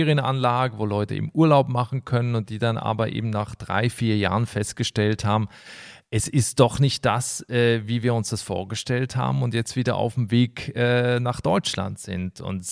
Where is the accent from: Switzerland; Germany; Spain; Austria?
Switzerland; Basel; Ich komme aus der Region Basel, eine ganz tolle Stadt.